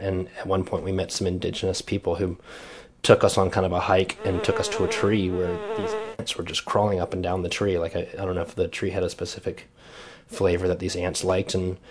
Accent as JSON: {"language": "English", "town": "Richmond", "region": "Virginia", "country": "United States", "said": "I'm from Richmond, Virginia, and on days when I was incredibly bored, I'd go to the Richmond Science Museum"}